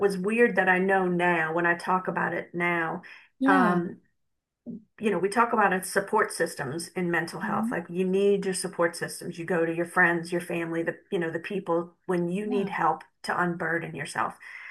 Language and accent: English; New Orleans, Louisiana, United States; Yeah, I'm from New Orleans. My whole family is there.